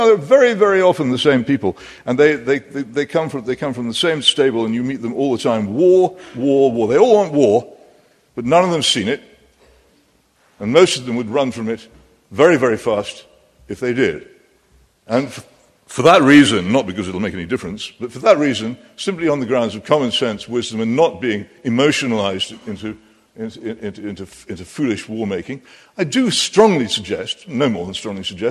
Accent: United Kingdom; I'm actually here as a British patriot, somebody who loves this country and its people

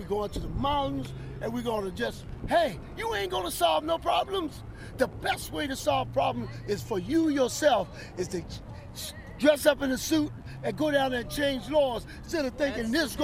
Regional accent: Washington, District of Columbia, United States; Oh, okay. I'm from Washington, D.C.

